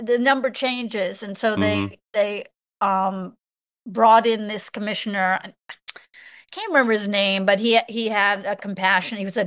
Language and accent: English; New York, United States; I grew up on Long Island, and that was torture for me.